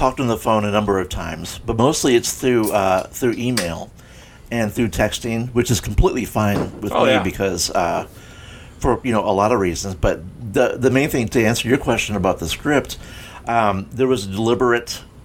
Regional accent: St. Louis, Missouri, United States; it was growing up in St. Louis, loving my city, seeing the faults.

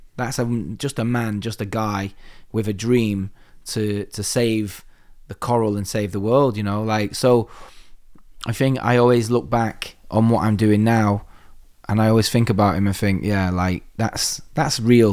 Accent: Salford, North West England, United Kingdom; I used to live in Salford. Like, I grew up in Low Broughton in Salford on Low Broughton Road.

